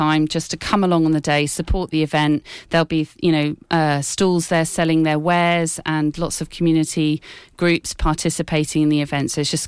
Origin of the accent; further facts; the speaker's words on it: Cherry Hinton, East of England, United Kingdom; because I certainly remember going to them as a child, because I grew up in Cherry Hinton myself.